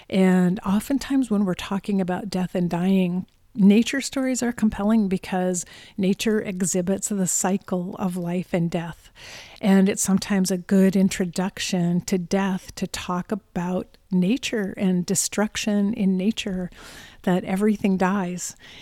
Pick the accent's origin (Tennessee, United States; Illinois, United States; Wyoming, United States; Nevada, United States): Wyoming, United States; I grew up in Wyoming and visited Yellowstone Park every summer of my childhood.